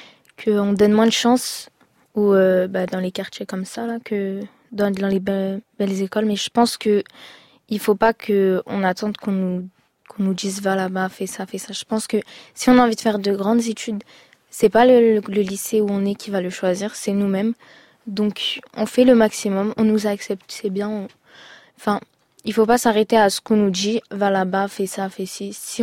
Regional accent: Sarcelles, Île-de-France, France; Je ne pense pas parce que je viens de Sarcelles ou quoi

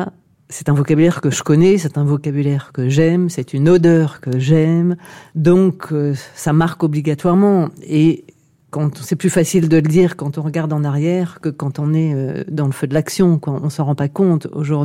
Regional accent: Metz, Grand Est, France; born there; et moi, je suis née à Metz

